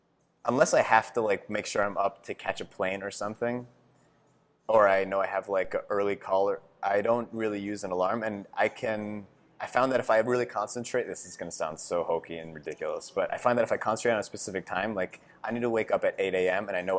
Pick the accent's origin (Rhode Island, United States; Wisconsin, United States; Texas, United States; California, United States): Rhode Island, United States; Providence; when we grew up in Providence.